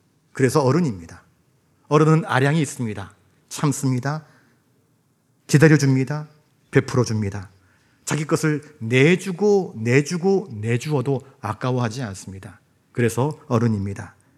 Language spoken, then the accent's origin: Korean; Jeju, South Korea; 제 고향이 제주도거든요.